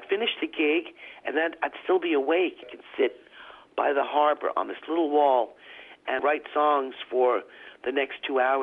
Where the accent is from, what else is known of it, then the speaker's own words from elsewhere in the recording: Bronx, New York, United States; also born or lived in Brooklyn; now in Ossining, United States; I was born in Brooklyn. I'm a first-generation American. I grew up in the Bronx.